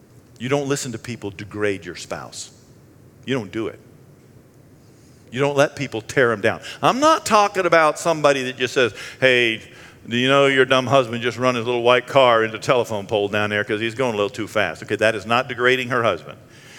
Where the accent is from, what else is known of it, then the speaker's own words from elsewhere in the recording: Bangor, Maine, United States; I'm not from Kentucky. I'm from Bangor, Maine. It's sacred up there too.